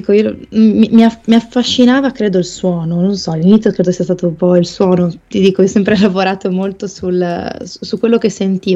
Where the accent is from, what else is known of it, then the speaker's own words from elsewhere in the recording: Emilia-Romagna, Italy; accent: Romagnol; anche di scappare un po' dal mio accento romagnolo